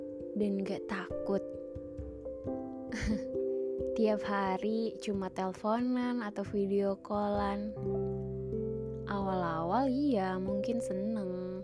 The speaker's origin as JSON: {"language": "Indonesian", "town": "Pekanbaru", "region": "Riau", "country": "Indonesia", "said": "Soalnya di sini, di kotaku, di Pekanbaru, itu udah pada ngampus lagi."}